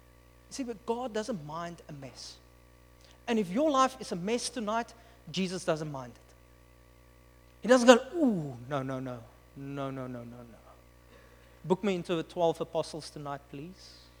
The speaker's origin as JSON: {"language": "English", "town": "Upington", "region": "Northern Cape", "country": "South Africa", "said": "I'm from Upington, so it's okay. It's a nowhere little town."}